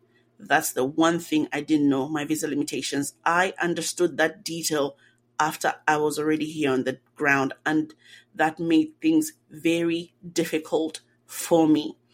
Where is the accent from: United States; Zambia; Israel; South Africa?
Zambia; moved away as an adult; And with that said, I am from Zambia, and it's located in the central southern part of Africa.